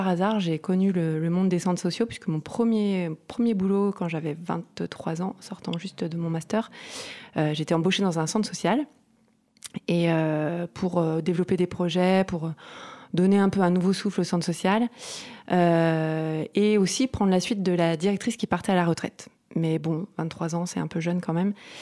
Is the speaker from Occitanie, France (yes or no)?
no; Auvergne-Rhône-Alpes, France; Je suis originaire des monts du Lyonnais et je suis revenue y vivre il y a quelques années.